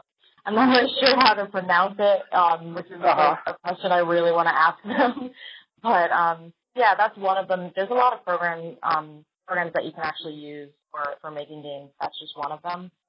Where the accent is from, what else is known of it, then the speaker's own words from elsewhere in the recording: New York City, New York, United States; most of us are from New York City, so we can legitimately just say, like, you know, This is a legit born and raised in New York product.